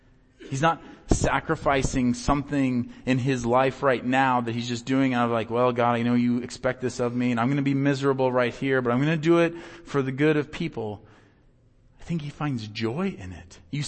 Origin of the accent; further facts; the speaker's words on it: Iowa, United States; the way I used to describe it about like with my family and my friends growing up in Iowa was, you know, Midwesterners will do anything for you.